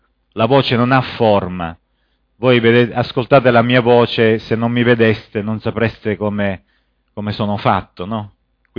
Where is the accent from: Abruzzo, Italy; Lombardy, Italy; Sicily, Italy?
Sicily, Italy; Noi veniamo dalla Sicilia